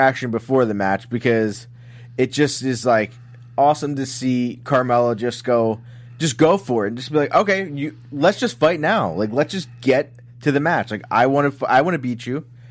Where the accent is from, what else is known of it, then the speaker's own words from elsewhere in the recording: Philadelphia, Pennsylvania, United States; I mean, granted, I'm first from Philadelphia, but they go to Philadelphia all the time, too.